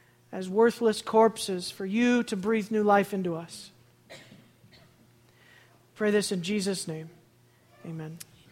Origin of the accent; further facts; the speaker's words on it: Chicago, Illinois, United States; I'm from Chicago.